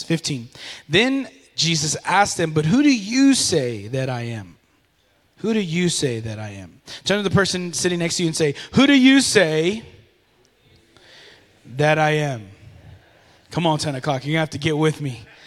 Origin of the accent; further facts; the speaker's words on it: San Marcos, Texas, United States; So I grew up here in San Marcos, and I grew up kind of like, I don't know what side of town it is, Belvin Street near Wonder World.